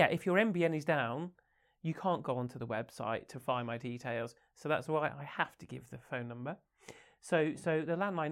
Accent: Birmingham, West Midlands, United Kingdom; now in Switzerland; Yeah, my Swiss German isn't particularly great, so no, I stick to English, which isn't too bad as a Brummie.

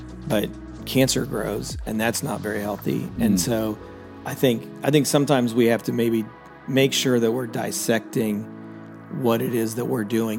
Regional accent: Florida, United States; also born or lived in Haiti / Singapore; So my parents were missionaries. I kind of grew up around the world, Haiti and Singapore, predominantly high school in Florida.

